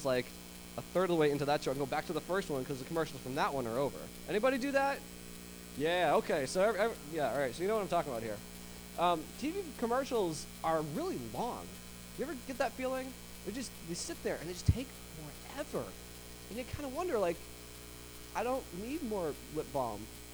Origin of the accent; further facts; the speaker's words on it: Boston, Massachusetts, United States; accent: Boston; now in New York, United States; So I'm not originally from New York. I'm originally from the Boston area, so is my wife, and we love Boston.